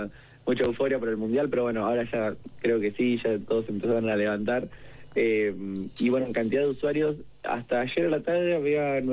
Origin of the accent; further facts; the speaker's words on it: Mar del Plata, Buenos Aires Province, Argentina; yo soy de Mar del Plata